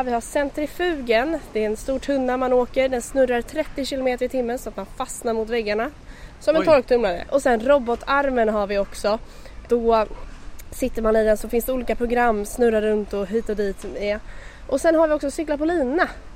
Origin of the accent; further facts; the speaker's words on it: Södertälje, Stockholm County, Sweden; Jag är uppväxt i Södertälje, så jag har varit här väldigt mycket som barn